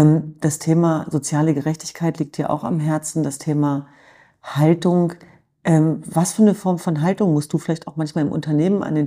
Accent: Hanover, Lower Saxony, Germany; Also ich komme ja aus Hannover-Linden

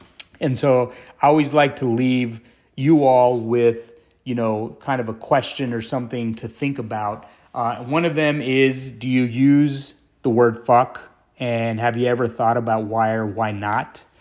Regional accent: El Paso, Texas, United States; I wrote a poem a couple years ago about my hometown, El Paso. And at the end of the poem, I kind of wanted to portray that El Pasoans were strong, beautiful people.

